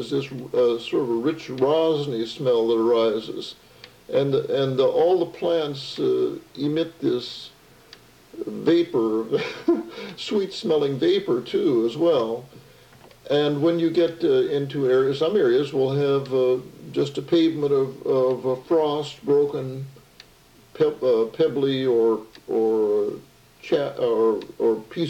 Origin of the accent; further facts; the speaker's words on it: Kansas, United States; born there; And I was born in Kansas, in north central Kansas, and I believe that it seemed like I was getting home.